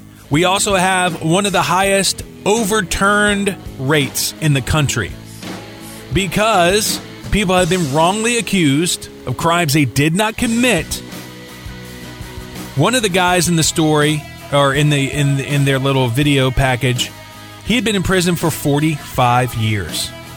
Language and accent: English; Louisiana, United States; it's shaped like my home state, the boot. I'm talking about Louisiana.